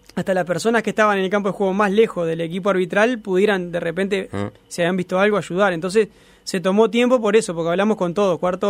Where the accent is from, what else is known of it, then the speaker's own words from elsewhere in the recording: Uruguay; como uruguayo quiero que gane Uruguay